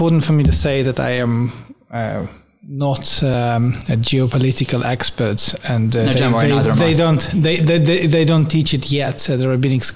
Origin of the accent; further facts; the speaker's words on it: Russia; English is a second language; moved away; Growing up in Russia, and also. Looking at it now from the outside